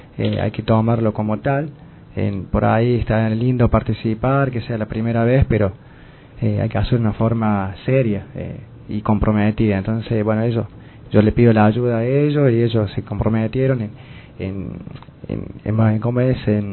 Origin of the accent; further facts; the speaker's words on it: Córdoba, Argentina; yo soy de Córdoba, este es mi segundo año, estoy acá en Alianza